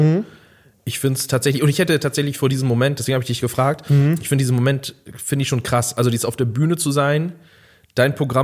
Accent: Hamburg, Germany; Ich komme aus Hamburg, ja.

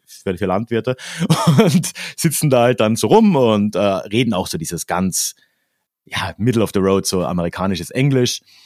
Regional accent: Austria; meinem Fall zum Beispiel Österreich, das habe ich nach einer Woche aufgegeben. Ich habe gesagt, ich bin aus Deutschland, weil das checkt ja keiner, wo Österreich liegt.

